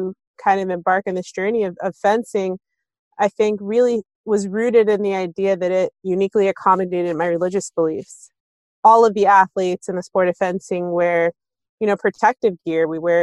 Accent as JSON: {"language": "English", "town": "Maplewood", "country": "United States", "tie": "born or raised there", "said": "So we moved to Maplewood when I was super young, and growing up as a kid who, you know, observed hijab from the age of 12 and being one of the only Muslim families, I always felt like a sense of belonging in our town."}